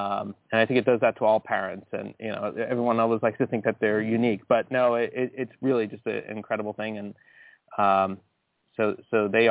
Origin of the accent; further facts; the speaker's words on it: Tenafly, New Jersey, United States; moved away as an adult; So I left Tenafly in the 90s after I graduated. So I finished college. I was actually commuting from Tenafly to college.